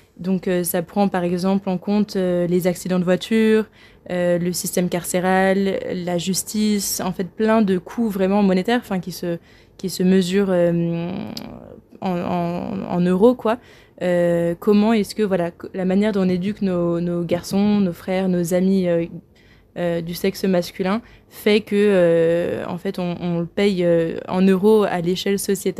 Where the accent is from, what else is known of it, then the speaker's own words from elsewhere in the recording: Vienne, Auvergne-Rhône-Alpes, France; moved away; je viens de Vienne, c'est une petite ville au sud de Lyon en Isère. Je suis moitié espagnole parce que ma maman est de Séville et j'ai grandi du coup un peu en grande partie à Vienne